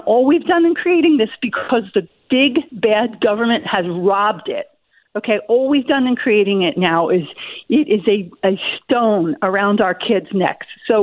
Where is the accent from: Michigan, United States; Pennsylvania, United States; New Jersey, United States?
Pennsylvania, United States; Doylestown; Well, yeah, I grew up in Doylestown, so